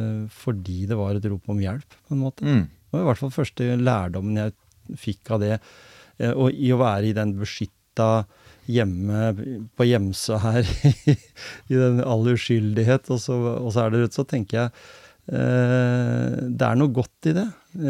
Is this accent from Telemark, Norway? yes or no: yes; Telemark, Norway; jeg kom jo fra Grenland, ja, ja. Og de syntes jo det var en forferdelig morsom dialekt.